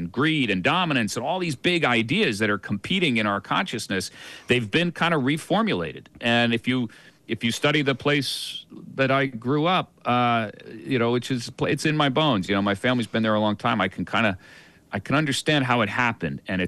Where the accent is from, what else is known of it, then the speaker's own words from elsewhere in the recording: Greenwich, Connecticut, United States; I grew up in Greenwich, Connecticut, you know, suburb of New York City, prosperous place, always has been.